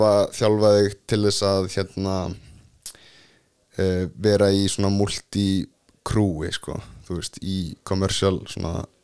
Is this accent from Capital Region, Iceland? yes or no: yes; Reykjavik, Capital Region, Iceland; also born or lived in Seattle; Ég ólstu upp sem sagt í Reykjavík og Fossvoginum en flutti sem sagt með fjölskyldinni til Seattle þegar pappi var í háskólanámi þar og í rauninni lærði ensku og íslensku samhliða. Ég var frá, þú veist, eins til 3 ára eitthvað í Seattle